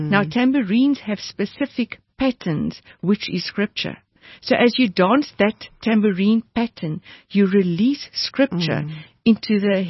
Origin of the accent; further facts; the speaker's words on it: Durbanville, Western Cape, South Africa; I'm from Durbanville, so that's where we often dance.